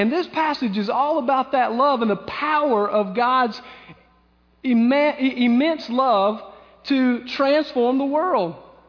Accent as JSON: {"language": "English", "town": "Lyman", "region": "South Carolina", "country": "United States", "said": "I'm from Lyman, y'all, and the redneck comes out sometimes."}